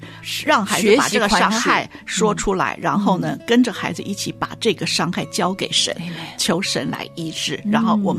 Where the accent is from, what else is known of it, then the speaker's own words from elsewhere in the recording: China; 那么这个是我们中国人很缺乏的一个界限的一个观念、